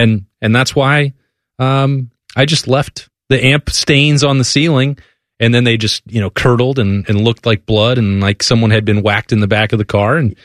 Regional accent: Casper, Wyoming, United States; And I learned that lesson the hard way growing up in Wyoming, and then my first job was in Casper, my hometown, and living on my own.

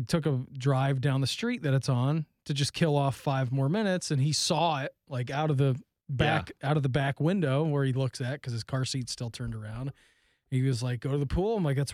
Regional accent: Dayton, Ohio, United States; where I grew up in Dayton, they, you know, the youth clubs have swim teams.

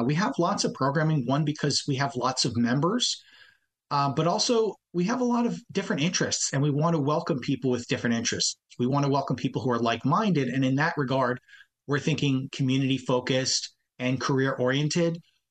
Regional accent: East Coast, United States; now in Columbus, United States; I grew up on the East Coast. And we met in the middle in Columbus.

